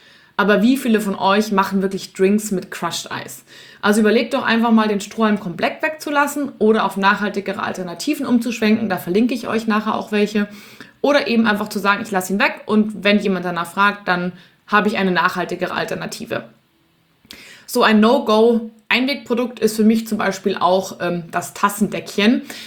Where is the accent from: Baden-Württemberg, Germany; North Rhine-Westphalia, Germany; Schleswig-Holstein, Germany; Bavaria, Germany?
Bavaria, Germany; Munich; in meiner Heimatstadt München gibt es das Sendlinger Augustina.